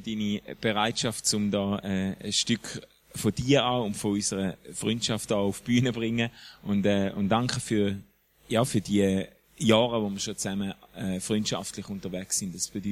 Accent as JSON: {"language": "German", "region": "Schaffhausen", "country": "Switzerland", "tie": "born or raised there", "said": "Ich bin ja in Schaffhausen in der Ostschweiz aufgewachsen"}